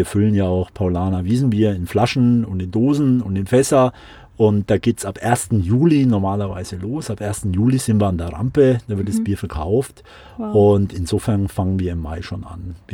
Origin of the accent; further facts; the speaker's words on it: Würzburg, Bavaria, Germany; Ich komme ursprünglich aus Würzburg, also eher eine Weingegend, Unterfranken.